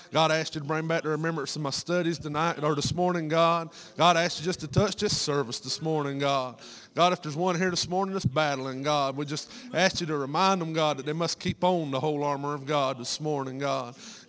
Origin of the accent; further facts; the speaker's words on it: Conway, South Carolina, United States; I'm from Conway, South Carolina, in between Antler and Myrtle Beach.